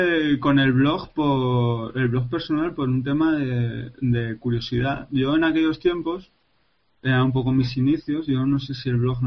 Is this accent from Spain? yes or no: yes; Tudela, Navarre, Spain; Yo, como he dicho antes, soy de Navarra y estaba trabajando en Zaragoza.